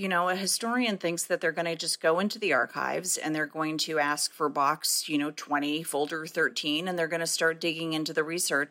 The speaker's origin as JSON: {"language": "English", "town": "Detroit", "region": "Michigan", "country": "United States", "tie": "born or raised there", "said": "growing up in Detroit and, you know, growing up in an overwhelmingly Black city"}